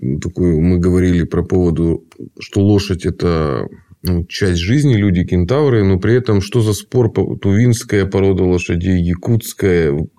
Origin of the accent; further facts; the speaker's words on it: Siberia, Russia; Ну, и, конечно же, как сибиряк изучал